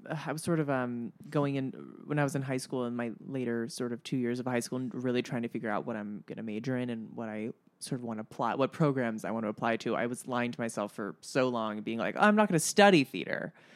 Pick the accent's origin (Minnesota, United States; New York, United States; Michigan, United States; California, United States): California, United States; now in New Jersey, United States; I'm from California, so the concept of just being able to really quickly get to another state is really foreign to me.